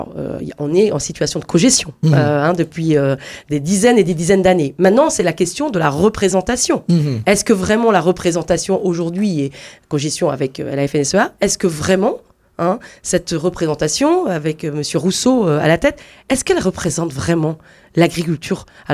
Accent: Brittany, France; je suis issue du sud de Morbihan, j'ai grandi dans une ferme laitière

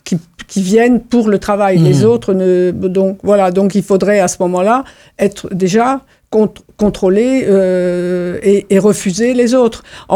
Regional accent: Brittany, France; Nous sommes français, mais nous sommes bretons.

